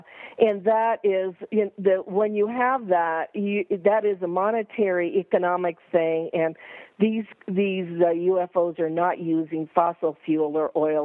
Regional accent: Italy; I told him I was from Italy. I consequently invited him to Italy twice.

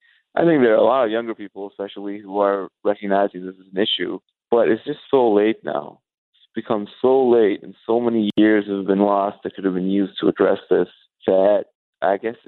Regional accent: Canada; as a Canadian, it's kind of sad to see that a Canadian company engaged in such predatory behavior.

